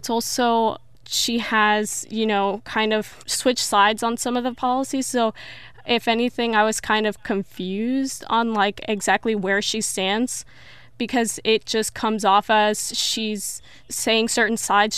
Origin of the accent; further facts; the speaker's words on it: Houston, Texas, United States; I'm from Houston, Texas